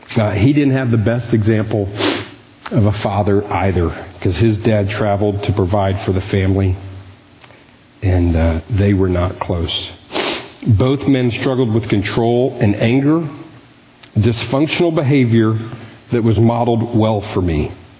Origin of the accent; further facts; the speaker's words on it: Plano, Texas, United States; I grew up in Plano, Texas, with a sister and two parents who loved me the best that they knew how.